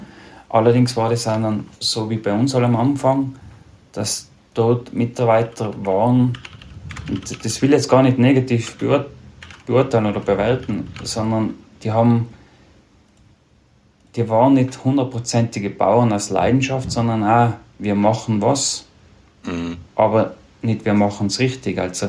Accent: Tyrol, Austria; Wenn ich als Tiroler dickes Fell habe

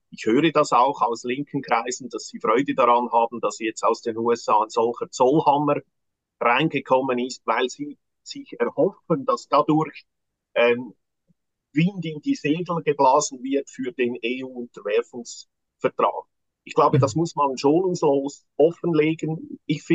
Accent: Lucerne, Switzerland; ich bin ja ein Luzerner

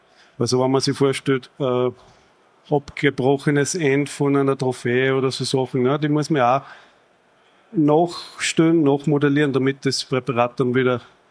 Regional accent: Upper Austria, Austria; Ich komme aus Oberösterreich

